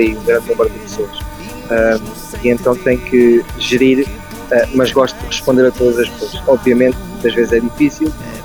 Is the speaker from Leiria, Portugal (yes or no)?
no; Santarém, Portugal; e depois sou de Santarém, de cavalos, de dois.